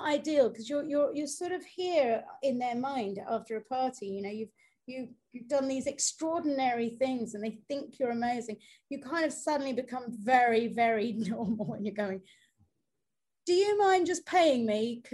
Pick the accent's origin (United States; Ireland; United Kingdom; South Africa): United Kingdom; if we say that over here as a British person to British clients, they go, what a twat, and put the phone down. So we're a different sort of person over here